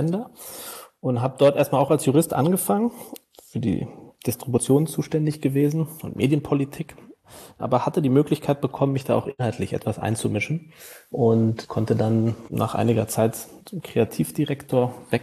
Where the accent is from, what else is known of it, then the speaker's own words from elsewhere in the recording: Frankfurt, Hesse, Germany; Frankfurter Bub, ich bin wahrscheinlich der Frankfurter Bub.